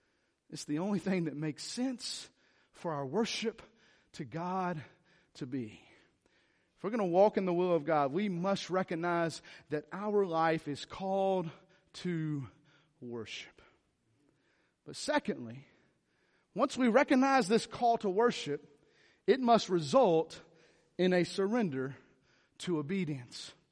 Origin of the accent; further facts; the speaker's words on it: North Carolina, United States; It's hard for me to say. I'm a hillbilly from North Carolina.